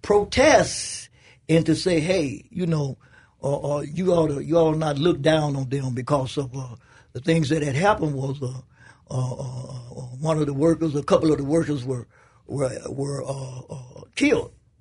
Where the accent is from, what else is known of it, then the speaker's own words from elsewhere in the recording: Memphis, Tennessee, United States; because I was born and I grew up in Memphis, Tennessee.